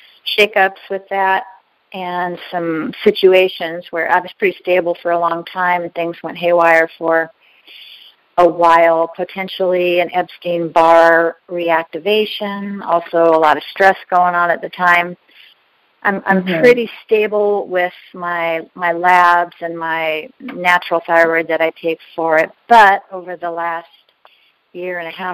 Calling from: Albany, Oregon, United States; Hey, I'm calling from Albany, Oregon.

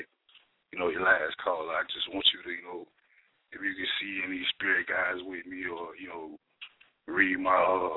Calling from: Macon, Georgia, United States; I'm calling from Macon.

